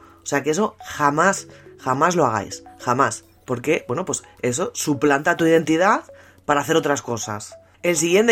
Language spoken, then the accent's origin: Spanish; Spain; Por ejemplo, yo que soy española, en España es más 34